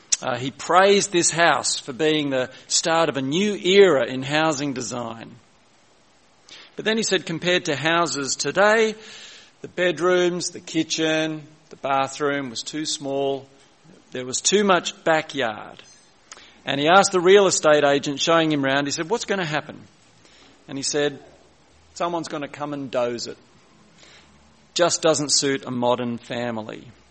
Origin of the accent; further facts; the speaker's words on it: Carlingford, New South Wales, Australia; I was growing up in Carlingford 50 years ago